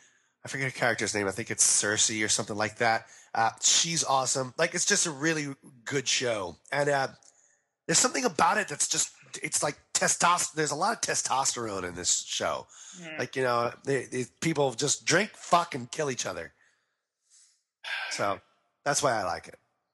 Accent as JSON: {"language": "English", "region": "the South", "country": "United States", "said": "even though I'm the one from the South and I'm just inherently racist."}